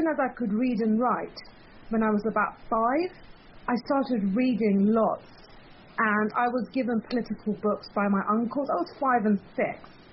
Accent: Iran; I'm like, I was 10 from Iran, and I was like writing this to my mother.

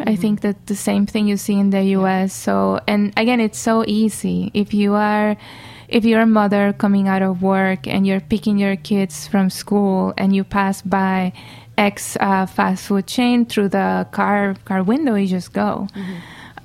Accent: San Juan, Puerto Rico; I'm from San Juan, the capital, and you would go to different towns in the island

